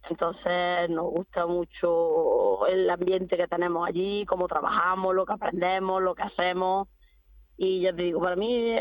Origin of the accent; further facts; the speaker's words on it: Cabra, Andalusia, Spain; yo soy de Córdoba, de un pueblo de Córdoba, de Cabra.